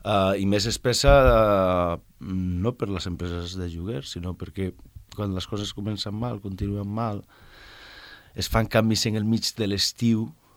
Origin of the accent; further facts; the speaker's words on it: Vigo, Galicia, Spain; Catalan is a second language; no, soc de Vigo i tal, i...